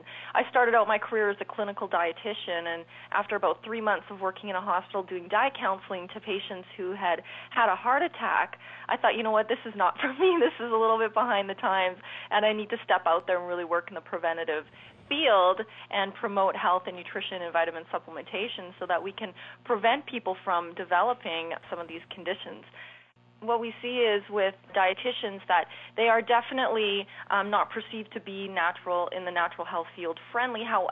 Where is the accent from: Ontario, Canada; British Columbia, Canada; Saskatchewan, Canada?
Saskatchewan, Canada; And I actually was born and raised in Saskatchewan, so I grew up on a farm